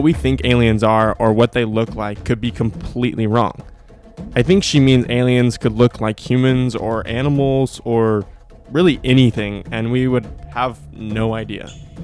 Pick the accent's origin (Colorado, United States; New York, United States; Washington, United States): Colorado, United States; Being born and raised in Colorado, it is so exciting that the very airport that I use for nearly 100% of my travel to and from home has so many conspiracies.